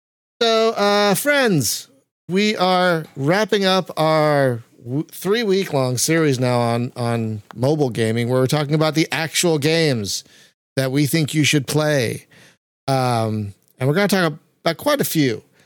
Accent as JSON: {"language": "English", "country": "United States", "said": "I'm an American. I don't know the conversion."}